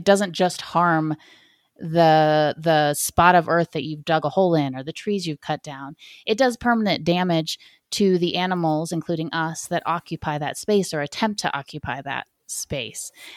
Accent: Ohio, United States; I grew up in Ohio where the trees, you know, it was completely tree covered, and now it's not.

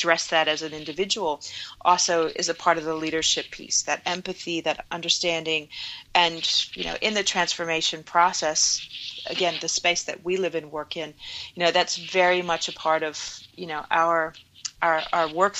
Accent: Virginia, United States; somebody said to me as a child growing up in Virginia

